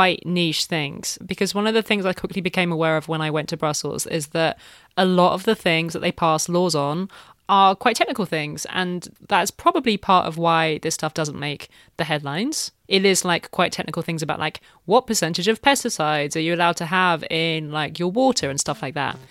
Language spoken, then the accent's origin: English; United Kingdom; something that I grew up with in Britain